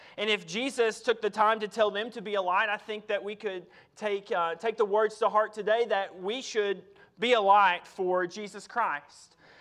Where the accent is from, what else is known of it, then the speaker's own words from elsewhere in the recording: Tennessee, United States; I grew up in Tennessee, and I know that y'all have fire ant hills here, right?